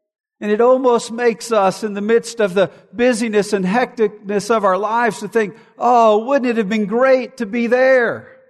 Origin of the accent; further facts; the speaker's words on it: Montgomery, Alabama, United States; I was a child living in the neighborhood that I grew up in Montgomery, Alabama.